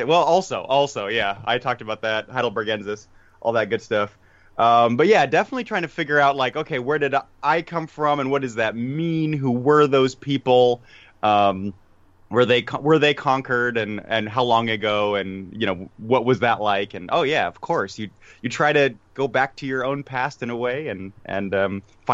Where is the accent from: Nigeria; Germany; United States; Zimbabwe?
Germany; also born or lived in Prague; I grew up in Germany, so that kind of gives me my history of Germany component, or I lived in Prague. I wasn't like related to any of those places. I was always kind of an expat